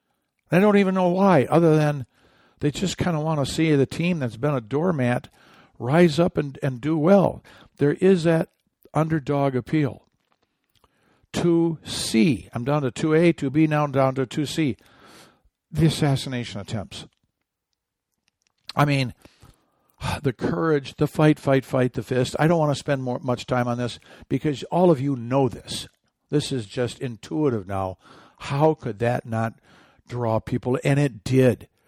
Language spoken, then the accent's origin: English; Michigan, United States; Okay, I'm from Michigan. God bless that state. It went for Trump. But I'm from Michigan.